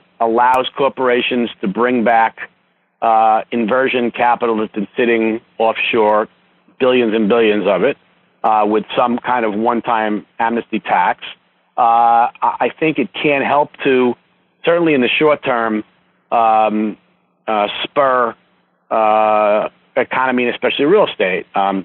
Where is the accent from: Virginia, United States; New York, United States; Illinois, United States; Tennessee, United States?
New York, United States; New York City; Yeah, I'm a native New Yorker. I grew up in Stuyvesant Town, went to public school here, went out to college, came back, and it's the only place I've ever lived.